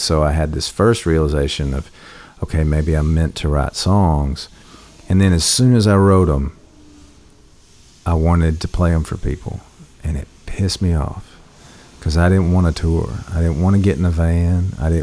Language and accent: English; Loretto, Tennessee, United States; moved away as an adult; Loretta, Tennessee, which is just across the state line from Muscle Shoals, about 20 minutes north. So I didn't leave that area until my 20s.